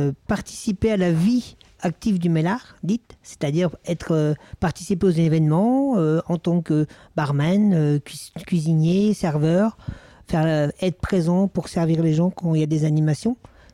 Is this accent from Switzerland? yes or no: no; Doué-la-Fontaine, Pays de la Loire, France; Non, je suis natif de Dau-la-Fontaine dans le 49, donc le Maine-et-Loire.